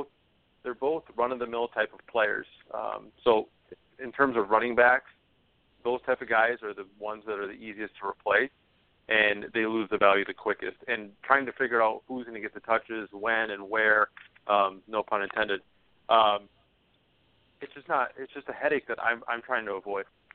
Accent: Minnesota, United States; I'm not a homer whatsoever. I'm from Minnesota, but I'm the last homer there is.

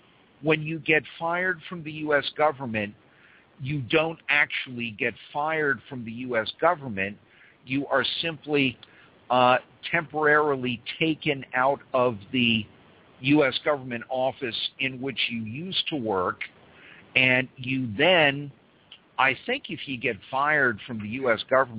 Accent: New York City, New York, United States; I'm not necessarily sure that I would like to be back in my hometown of New York City right now.

